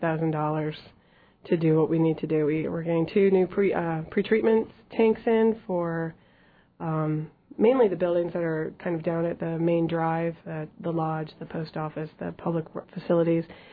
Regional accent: Chicago, Illinois, United States; also born or lived in Mississippi; now in Juneau, United States; I'm originally from Chicago. We were living in northern Mississippi for 3 years before this, so we adore Juneau.

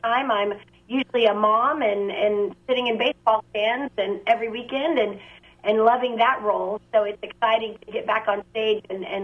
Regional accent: Houston, Texas, United States; also born or lived in New York City; I am a southern-based girl down in the great state of Texas, Yeehaw. I am from the Houston area and lived in New York City

